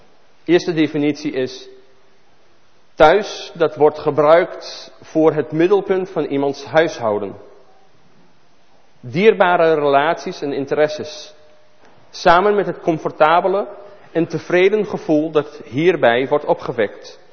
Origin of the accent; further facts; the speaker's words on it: Israel; moved away as an adult; now in Netherlands; getrouwd met een Nederlandse vrouw, Jeanette. Woon nu iets meer dan 10 jaar in Nederland. Mijn eerste 20 jaar, mijn jeugd ligt in Israël, in het ongeloof, in het judaïsme.